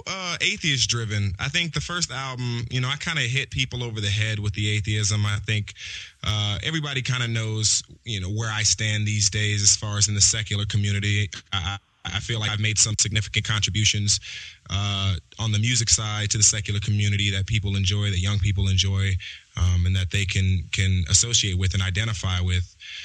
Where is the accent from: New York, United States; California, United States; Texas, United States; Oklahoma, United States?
California, United States; Compton; I'm from Compton. My origins from Compton, California.